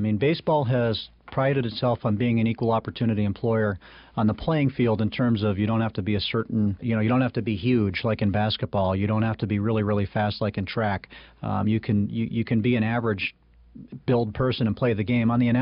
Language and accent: English; Boston, Massachusetts, United States; also born or lived in New York; we grew up in Boston and were Red Sox fans before going to New York.